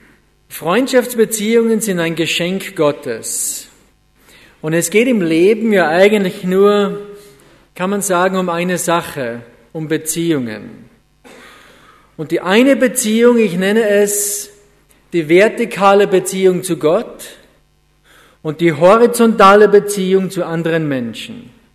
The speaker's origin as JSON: {"language": "German", "region": "Styria", "country": "Austria", "tie": "born or raised there", "said": "ich wohne übrigens in der Ramsau. Viele von euch waren schon in der Gegend. Die Ramsau, das ist das Dorf ein bisschen höher oben. Da bin ich geboren, aufgewachsen. Wohne noch immer in dem Haus, wo ich geboren bin."}